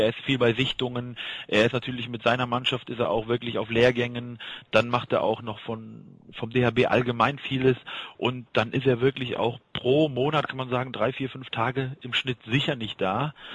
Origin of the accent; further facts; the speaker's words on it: Gummersbach, North Rhine-Westphalia, Germany; Gummersbach ist meine Heimat.